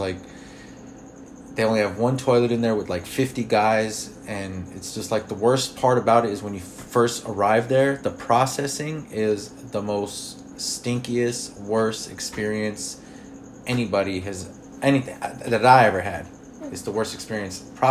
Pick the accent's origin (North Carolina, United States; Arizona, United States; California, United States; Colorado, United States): California, United States; born there; I was born in California and I'm young and I'm not from Mexico.